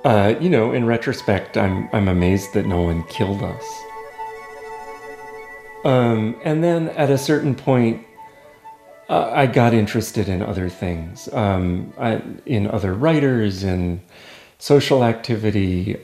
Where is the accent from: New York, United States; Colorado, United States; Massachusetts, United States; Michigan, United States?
New York, United States; New York City; really spoke to me as a kid growing up in New York City in the late 1970s and early 80s.